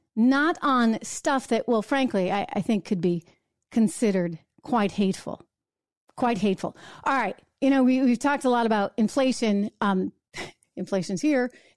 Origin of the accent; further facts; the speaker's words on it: New Hampshire, United States; We grew up in New Hampshire together.